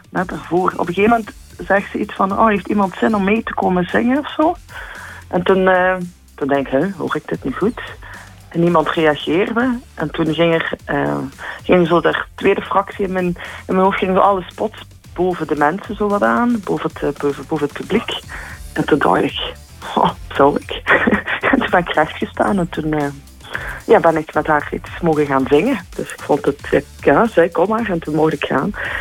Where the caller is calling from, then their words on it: Bree, Limburg, Belgium; Ik woon in Bree in Tongerlo in België.